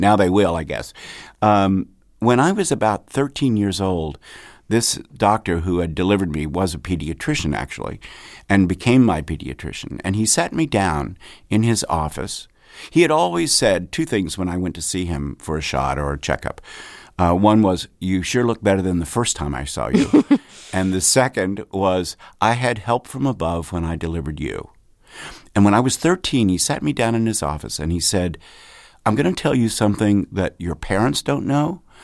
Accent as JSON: {"language": "English", "region": "Kentucky", "country": "United States", "tie": "born or raised there"}